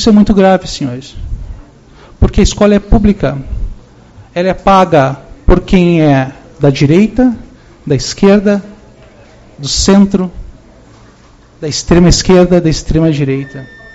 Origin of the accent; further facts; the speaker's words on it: Brazil; Eu não pertenço à comunidade evangélica, com todo respeito, mas sou brasileiro, como todos vocês